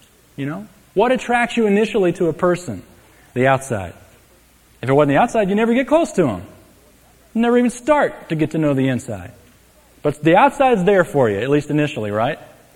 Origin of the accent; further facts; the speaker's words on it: San Antonio, Texas, United States; I grew up in San Antonio. Most from second grade through high school.